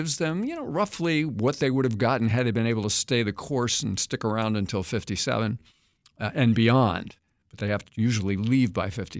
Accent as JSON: {"language": "English", "country": "United States", "tie": "born or raised there", "said": "I get an assignment in a field office, for example, that's outside my hometown, which is near Kansas City."}